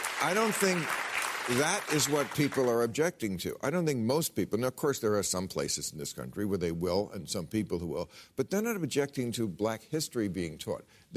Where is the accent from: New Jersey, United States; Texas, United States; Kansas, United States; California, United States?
New Jersey, United States; In New Jersey, my home state